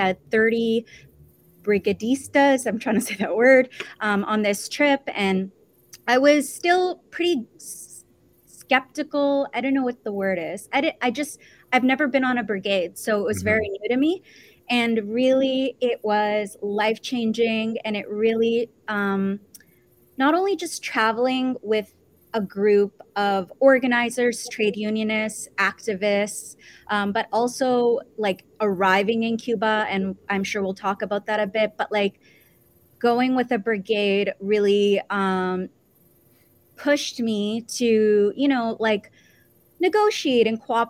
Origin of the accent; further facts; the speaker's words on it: Toronto, Ontario, Canada; I was born and raised in Toronto as an immigrant. And, you know, like as a Muslim